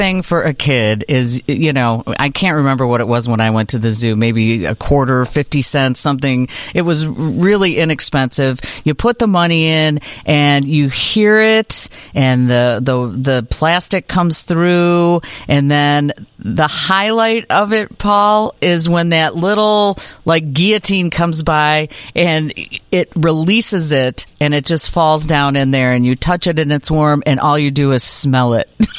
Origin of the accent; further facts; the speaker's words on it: Brookfield, Illinois, United States; It was the greatest thing going to the zoo, and I grew up in Brookfield.